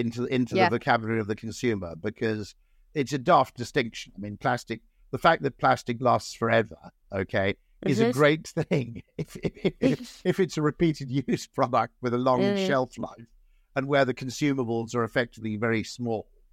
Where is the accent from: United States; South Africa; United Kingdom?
United Kingdom; Wales; I grew up in Wales where the water was delicious, you see.